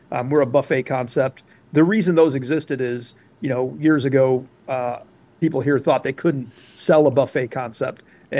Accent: Flint, Michigan, United States; I grew up in Flint, Michigan.

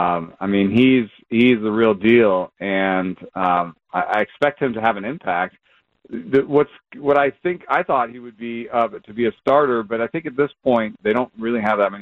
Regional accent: Jamaica; I grew up in Jamaica a little bit

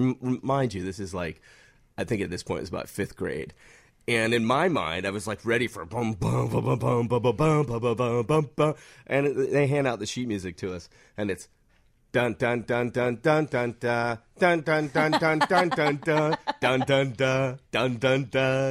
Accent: Glen Ellyn, Illinois, United States; So we moved out to Glen Ellyn when I was a kid. So Glen Ellyn's my hometown, yeah.

